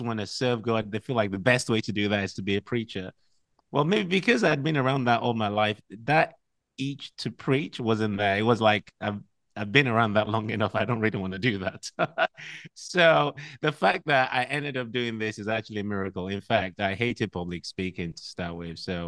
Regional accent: Liberia; also born or lived in Nigeria; I'm half Nigerian, half Ghanaian. So my dad is from Nigeria. My mom is from Ghana. I was born in Liberia.

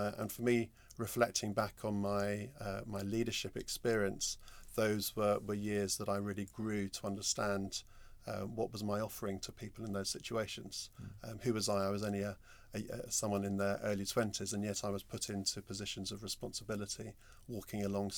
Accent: London, United Kingdom; I grew up in North London in the 70s and 80s.

